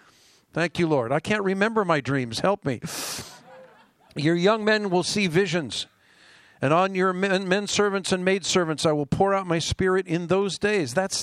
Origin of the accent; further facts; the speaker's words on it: Israel; I'm a Jew from Israel, even though my native tongue is English, but I'm primarily functioning in Hebrew because I'm from Israel.